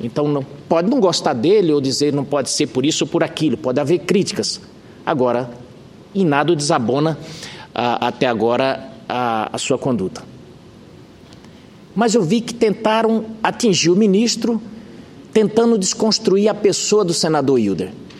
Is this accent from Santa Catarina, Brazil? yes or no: no; Mato Grosso, Brazil; eu que sou mato-grossense